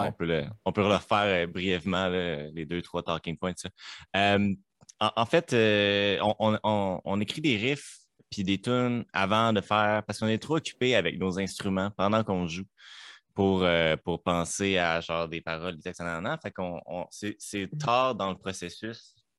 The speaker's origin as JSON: {"language": "French", "town": "Sainte-Anne-des-Monts", "region": "Quebec", "country": "Canada", "said": "Moi je viens de Captcha, non, Saint-Anne-des-Monts."}